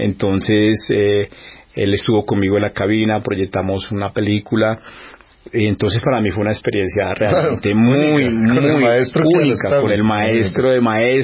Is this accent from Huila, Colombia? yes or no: yes; Neiva, Huila, Colombia; now in Bogotá, Colombia; A ver, yo soy de Neiva. Esa música son nuestros himnos, pues. Es lo que nos identifica, son nuestras raíces.